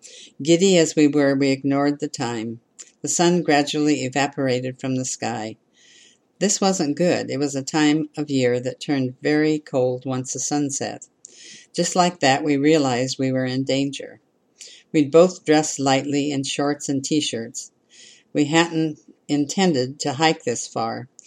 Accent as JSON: {"language": "English", "town": "New York City", "region": "New York", "country": "United States", "tie": "born or raised there", "said": "I grew up in Brooklyn, New York, on my best day, I am way more comfortable pressed up against 1,000 sweaty strangers in a subway car"}